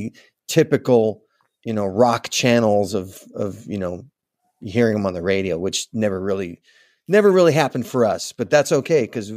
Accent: Manhattan Beach, California, United States; I was born in Los Angeles.

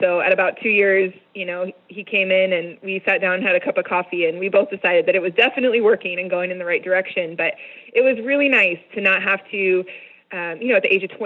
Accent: St. Paul, Oregon, United States; So I grew up out here in St. Paul, Oregon, and we farm about 1,000 acres.

